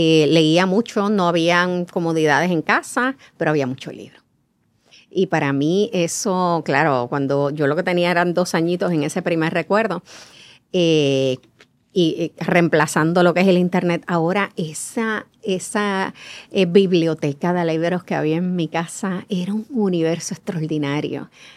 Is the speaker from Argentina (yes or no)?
no; Mayagüez, Puerto Rico; Nací en Mayagüez. Mi mamá venía de una familia bien pobre.